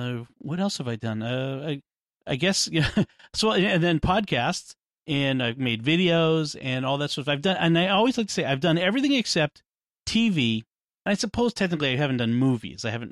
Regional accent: Canton, Massachusetts, United States; also born or lived in Boston; So I am from the Boston area. I was born in Boston, grew up in the suburb Canton with my parents … Virginia.

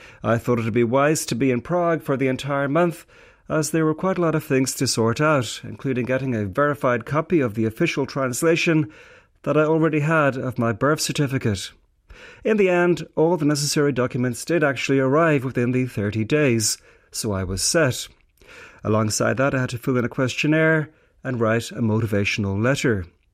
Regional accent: Ireland; now in Czech Republic; As an Irishman, I could have dual citizenship.

